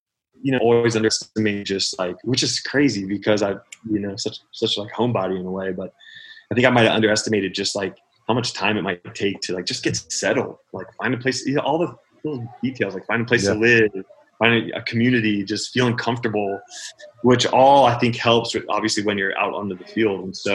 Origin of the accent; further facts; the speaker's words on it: Dallas, Texas, United States; So, in a way, I was comfortable in Dallas. Just in the sense of like, just in my hometown, I loved the club.